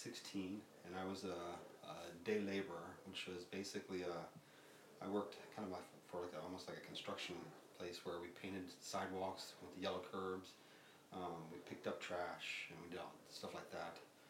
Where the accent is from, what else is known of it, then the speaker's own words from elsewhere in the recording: Okinawa, Japan; I pretty much grew up in the 80s. And I would say that the 80s was, for me, I'm growing up in Okinawa